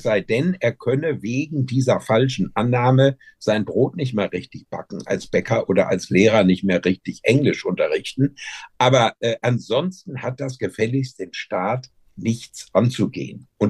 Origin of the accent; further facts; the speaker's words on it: West Germany, Germany; Und ich kenne die Seele der Ossis als typischer Wessi.